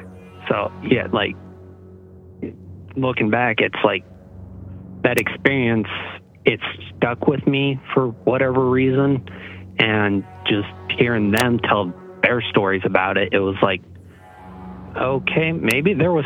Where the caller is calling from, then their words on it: South Carolina, United States; from South Carolina again.